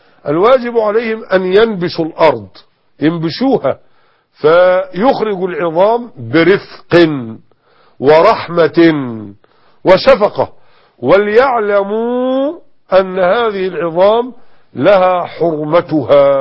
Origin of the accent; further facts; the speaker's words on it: Egypt; فمثلا عندنا في مصر الآن الشمس تطلع مثلا الساعة كام؟